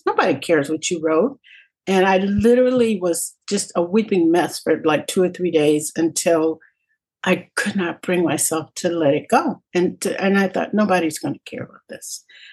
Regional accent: Alabama, United States; But growing up in Alabama, I could see that in him.

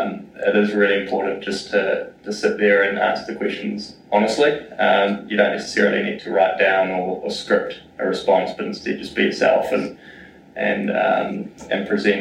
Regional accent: Rotorua, Bay of Plenty, New Zealand; and I originally come from Rota Vegas.

